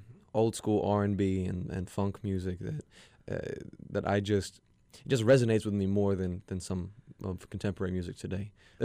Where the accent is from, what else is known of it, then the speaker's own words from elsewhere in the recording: Berlin, New Jersey, United States; I grew up in Berlin, New Jersey.